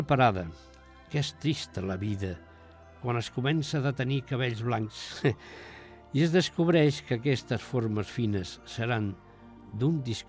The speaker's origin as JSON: {"language": "Catalan", "region": "Catalonia", "country": "Spain", "said": "A més, jo sóc català. Catalunya avui és una província d'Espanya."}